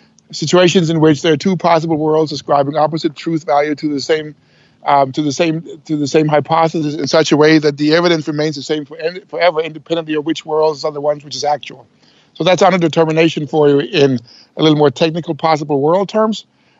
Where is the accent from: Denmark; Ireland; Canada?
Denmark; Copenhagen, Capital Region; Copenhagen is very different from what it used to be.